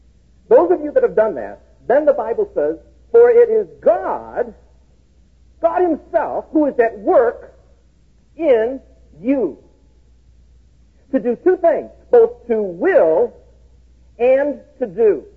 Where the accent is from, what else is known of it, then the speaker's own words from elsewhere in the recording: Chicago, Illinois, United States; because I grew up in Chicago.